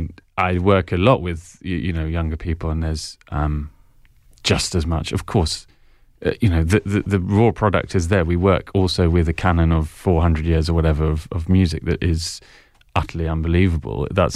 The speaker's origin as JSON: {"language": "English", "region": "England", "country": "United Kingdom", "said": "I'm totally English. My dad is Belgian."}